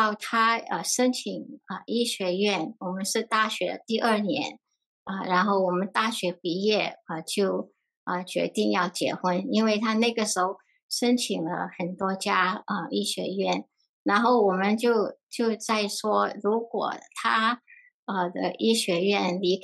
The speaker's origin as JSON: {"language": "Chinese", "country": "Singapore", "tie": "born or raised there", "said": "我在新加坡长大的过程因为我有一个我是被领养"}